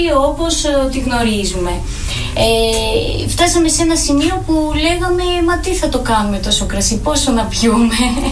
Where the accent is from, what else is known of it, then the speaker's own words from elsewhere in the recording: Rethymno, Crete, Greece; Γεννήθηκα και μεγάλωσα στο Ρέθυμνο. Οι ρίζες μας, η καταγωγή μου είναι από την Πατσαμαρίου, που βρίσκεται και το Ινοποιείο αυτή τη στιγμή.